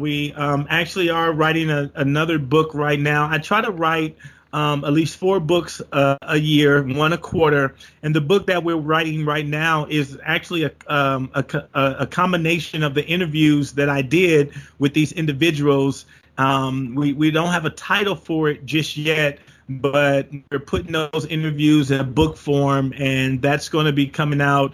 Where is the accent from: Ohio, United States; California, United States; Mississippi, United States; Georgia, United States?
California, United States; Compton; I can tell you, growing up in Compton, California, and now being able to live the lifestyle that I live today